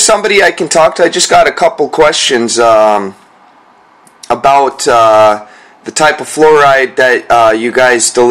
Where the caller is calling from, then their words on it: Hamilton, Ontario, Canada; I'm calling from Hamilton, Ontario in Canada.